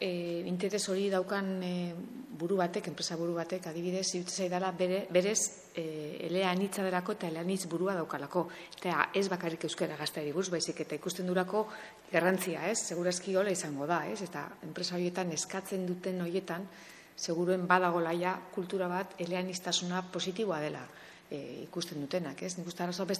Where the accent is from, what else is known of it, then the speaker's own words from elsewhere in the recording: Basque Country, Spain; gu euskalduna gara, baina baina gaude munduan, ez? Eta mundu hortan naturaltasunekin, ba, hiru edo frantsesa, euskara eta gaztelera gure hizkuntzak bezala, eta ingelesa beharrezko zerbait ere